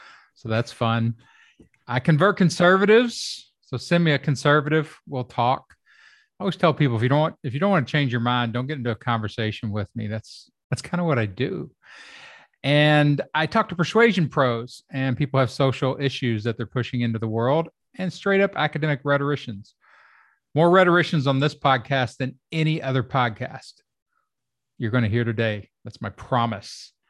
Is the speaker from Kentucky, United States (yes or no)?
yes; Kentucky, United States; so I grew up in Kentucky, right? And I was the first person in my family to go to college.